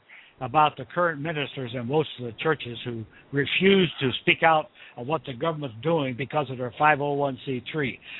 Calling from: Bend, Oregon, United States; Bend, Oregon.

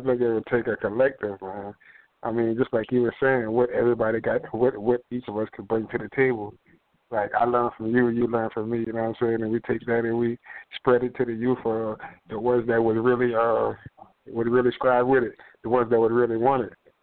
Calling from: South Carolina, United States; I'm calling from South Carolina.

